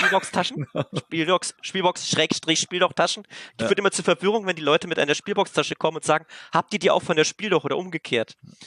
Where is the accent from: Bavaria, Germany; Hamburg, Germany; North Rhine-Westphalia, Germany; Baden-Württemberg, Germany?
Bavaria, Germany; Wir sind aus der Nähe von Bamberg, ja.